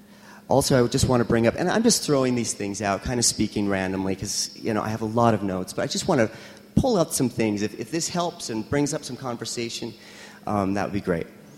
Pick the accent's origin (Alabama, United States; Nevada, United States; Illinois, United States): Nevada, United States; Las Vegas; I grew up in Vegas, where sex work is in the water, right?